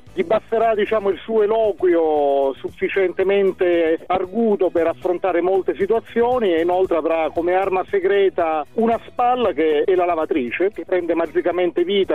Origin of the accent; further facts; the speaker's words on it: Sicily, Italy; now in Rome, Italy; Io sono siciliano, vivo a Roma da qualche anno